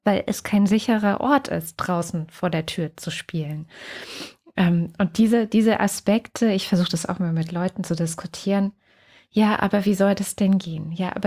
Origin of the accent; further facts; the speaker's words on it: East Germany, Germany; Ich bin in der DDR aufgewachsen, in dem kleinen Dorf, wo meine Eltern jetzt auch wieder leben